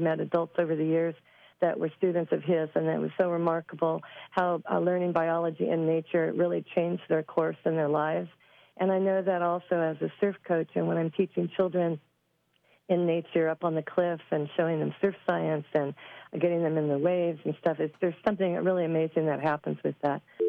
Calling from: Seaside, United States; I'm calling down from Seaside.

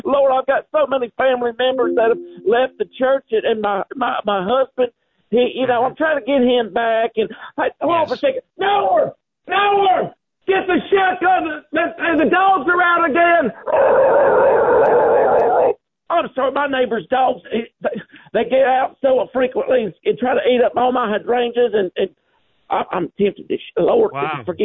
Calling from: Sylacauga, Alabama, United States; Oh, Kevin, hey … I'm from Sylacauga, Alabama.

